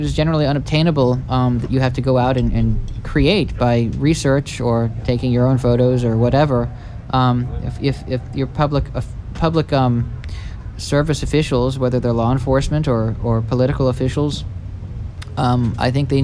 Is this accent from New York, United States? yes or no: no; Philadelphia, Pennsylvania, United States; I'm from Philadelphia.